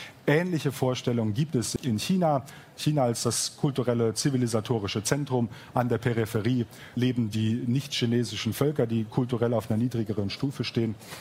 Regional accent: Hesse, Germany; Ich bin ja Hesse

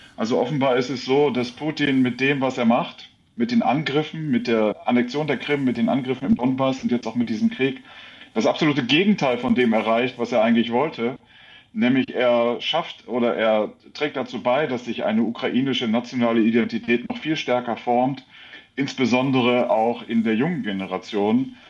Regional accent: Germany; Wir Deutschen müssen, glaube ich, ein Verständnis dafür entwickeln

